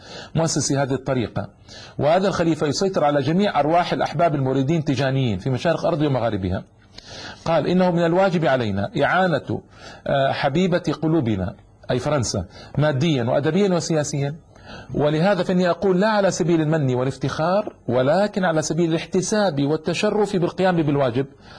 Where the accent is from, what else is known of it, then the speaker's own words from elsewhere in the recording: Ain Madhi, Laghouat Province, Algeria; قد حاصر بلدتنا عين ماضي وشدد عليه الخناق 8 أشهر